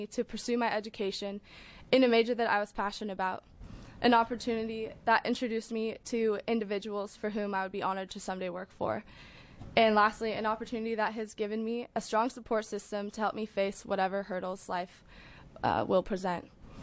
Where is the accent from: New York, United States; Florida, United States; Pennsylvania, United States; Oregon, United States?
Oregon, United States; Tigard; I'm a born and raised Oregonian. I grew up in Tigard, and I was passionate about sports since I was really young.